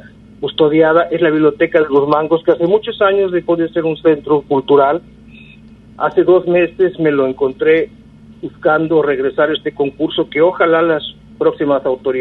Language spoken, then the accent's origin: Spanish; Guadalajara, Jalisco, Mexico; born there; now in Puerto Vallarta, Mexico; yo nací en Guadalajara, yo tengo 40 años aquí en Vallarta.